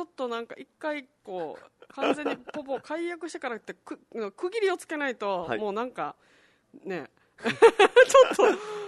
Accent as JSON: {"language": "Japanese", "town": "Shuri", "region": "Okinawa", "country": "Japan", "said": "シュリの出身なんで、シュリで。"}